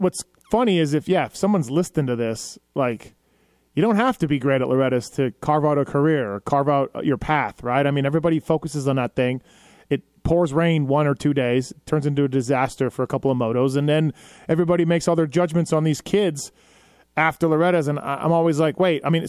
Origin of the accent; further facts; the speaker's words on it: Canada; I'm from Canada, in case you didn't know